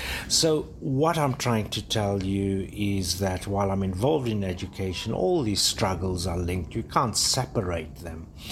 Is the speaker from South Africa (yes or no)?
yes; South Africa; because as a South African, I mentioned the workers' role in our freedom